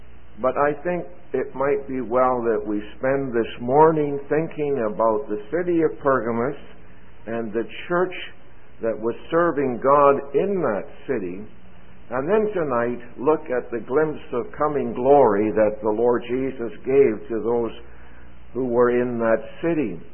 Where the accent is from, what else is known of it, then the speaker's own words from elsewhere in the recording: Dominican Republic; As you know, we come from the Dominican Republic